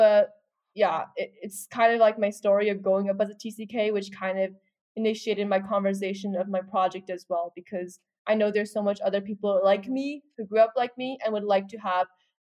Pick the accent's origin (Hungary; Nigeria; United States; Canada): Hungary; I was a third culture kid in that sense because I grew up in Hungary and not in China, which was where my parents grew up in.